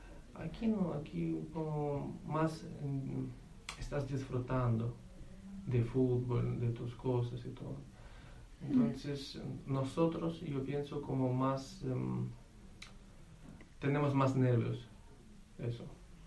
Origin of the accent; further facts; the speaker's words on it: Donetsk, Donetsk Oblast, Ukraine; now in Spain; Donetsk. No es capital. Uh-huh. Pero es, ahora mismo hay guerra, por eso estoy aquí